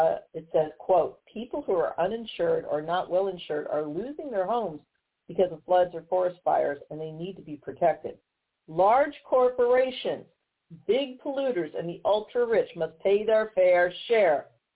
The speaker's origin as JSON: {"language": "English", "town": "St. Louis", "region": "Missouri", "country": "United States", "tie": "born or raised there", "said": "here in my hometown of St. Louis, you know, here in the United States"}